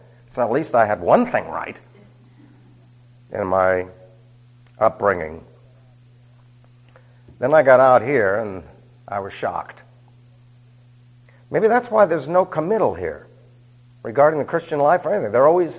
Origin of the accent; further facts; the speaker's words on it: New York, United States; It's strange, but I was raised in New York, and there was no maybes about it.